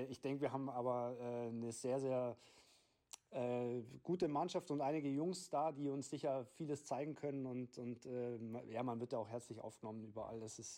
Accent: Kaufbeuren, Bavaria, Germany; also born or lived in Buchloe; 33 Jahre alt, geboren in Buchloe, meine Nachwuchszeit in Kaufbeuern verbracht

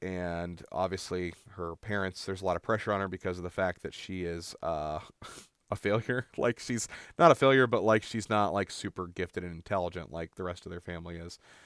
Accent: Monticello, Illinois, United States; from Monticello, Illinois. Like, you know, just, like, from my hometown.

